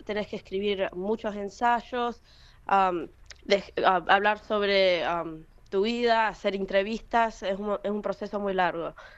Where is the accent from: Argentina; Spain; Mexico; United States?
United States; born there; Bueno, yo nací acá en los Estados Unidos, hace 17 años.